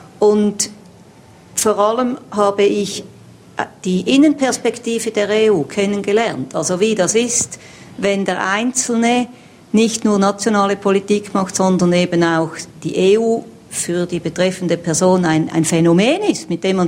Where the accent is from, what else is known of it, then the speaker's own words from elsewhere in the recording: Switzerland; dass ich als Schweizerin reagiert habe